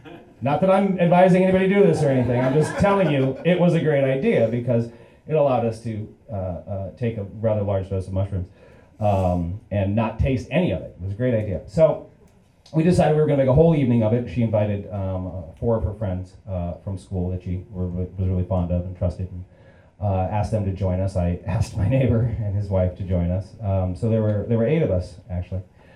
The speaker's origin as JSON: {"language": "English", "region": "California", "country": "United States", "tie": "born or raised there", "said": "I grew up in California, went to the University of Pacific, and basically I kind of smoked my way through college."}